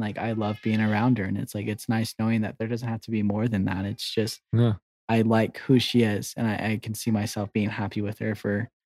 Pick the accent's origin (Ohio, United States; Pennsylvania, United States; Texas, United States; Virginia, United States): Texas, United States; I feel like this is just something I saw in Provo, and I'm from Texas, so it was kind of foreign to me.